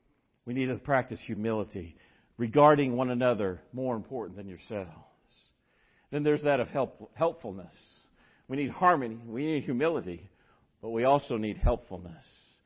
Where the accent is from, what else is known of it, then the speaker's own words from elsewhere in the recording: Webb City, Missouri, United States; I grew up in Southwest Missouri and graduated from Webb City High School.